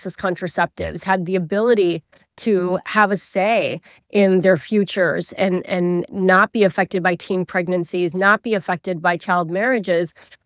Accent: Pakistan; now in United States; So the patterns that we see in my home country of Pakistan

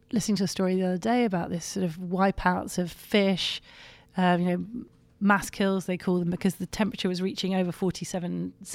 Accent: London, United Kingdom; I come from London and the air quality there is really bad.

